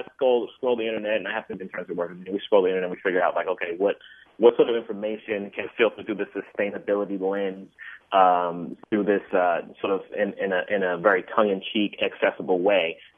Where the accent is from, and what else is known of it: Tacoma, Washington, United States; born or raised there